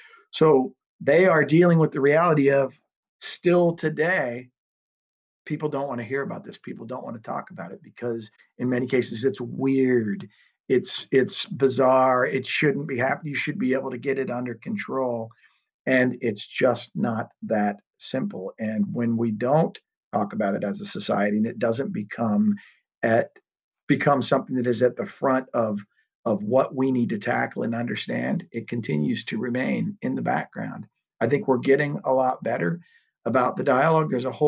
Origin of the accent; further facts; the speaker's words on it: Beaver Creek, Ohio, United States; I grew up in Beaver Creek. And as far as I knew, I didn't know anybody that was gay.